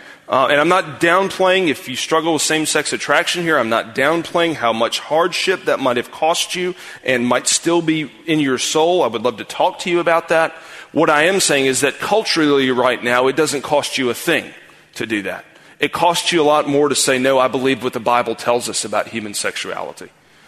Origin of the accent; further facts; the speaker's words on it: Greenville, United States; Another time I was doing some evangelism in my hometown, downtown Greenville